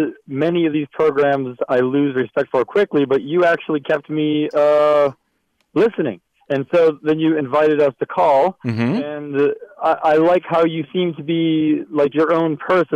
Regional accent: San Diego, California, United States; I'm from San Diego.

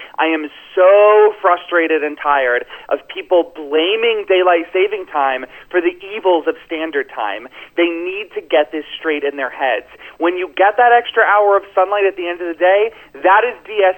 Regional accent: Florida, United States; That's what's happening in my home state of Florida, which is actually a leader on this issue.

